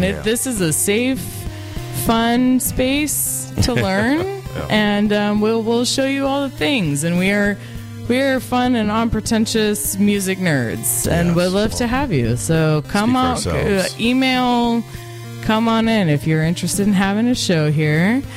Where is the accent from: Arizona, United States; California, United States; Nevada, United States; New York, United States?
California, United States